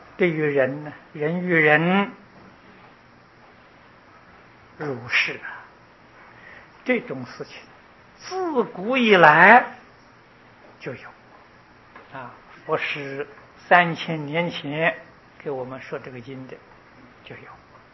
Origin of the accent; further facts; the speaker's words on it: Taiwan; 现在咱们台湾人在国际上